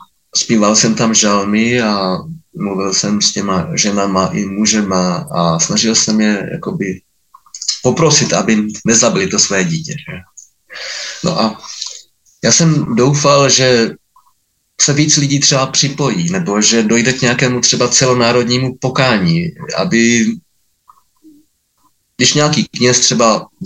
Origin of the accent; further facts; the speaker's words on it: Prague, Czechia; also born or lived in Brno; já jsem vlastně z Horních Počernic rodák, z Prahy 9, jo. Moje manželka je z Moravy, ale nastěhovali jsme se do Brna v roce 89